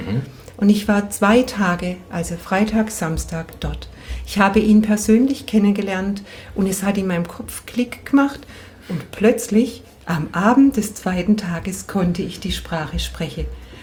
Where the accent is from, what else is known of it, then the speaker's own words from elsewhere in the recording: Bad Friedrichshall, Baden-Württemberg, Germany; Ich komme aus Bad Friedrichshall